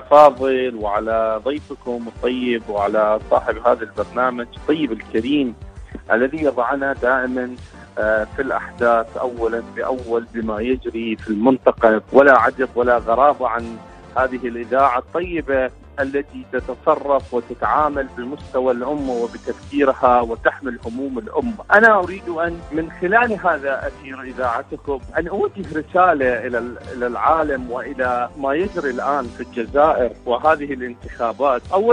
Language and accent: Arabic; Iraq; من العراق.